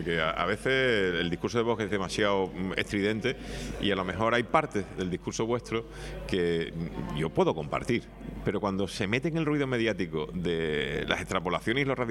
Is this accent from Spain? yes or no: yes; Seville, Andalusia, Spain; born there; yo soy de nacimiento andaluz, nací en Sevilla.